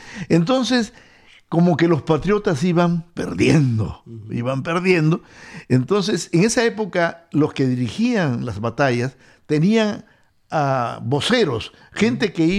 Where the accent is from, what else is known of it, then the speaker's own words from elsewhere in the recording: Peru; tú eres venezolano, yo soy peruano